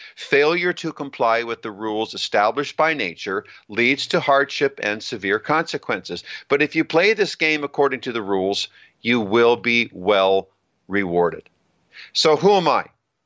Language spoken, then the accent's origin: English; Alberta, Canada; also born or lived in British Columbia; I grew up in Alberta and British Columbia playing all the sports that Canada had to offer.